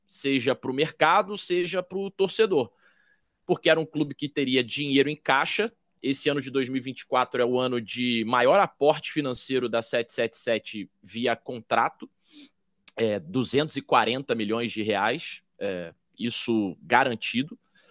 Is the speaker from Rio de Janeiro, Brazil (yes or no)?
yes; Petrópolis, Rio de Janeiro, Brazil; a gente tinha uma banda de rock lá em Petrópolis, que é a minha cidade natal.